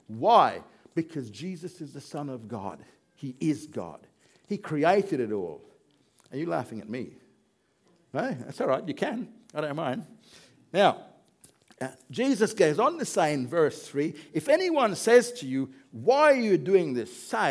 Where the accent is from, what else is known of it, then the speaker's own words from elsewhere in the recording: Jamaica; now in Australia; I'm Jamaican. I come from another place